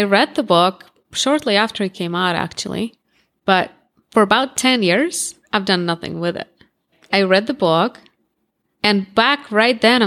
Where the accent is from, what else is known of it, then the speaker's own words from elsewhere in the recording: Russia; So I grew up in Russia. I was born in Russia.